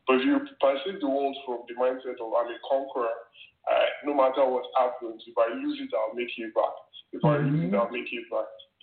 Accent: Nigeria; I mean, I grew up in Nigeria.

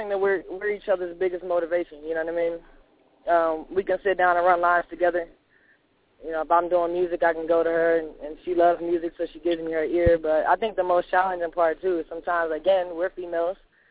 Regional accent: Brooklyn, New York, United States; I'm from Brooklyn

